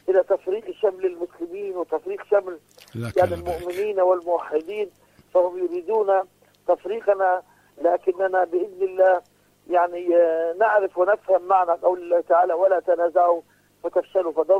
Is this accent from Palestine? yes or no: yes; Palestine; هذا الغول الذي يغزونا نحن كفلسطينيين